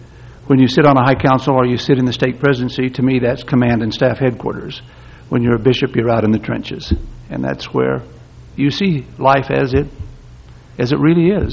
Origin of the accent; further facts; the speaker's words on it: Utah, United States; born there; I was born in Leverican, Utah, which is part of the Tri-City Industrial Complex of southwestern Utah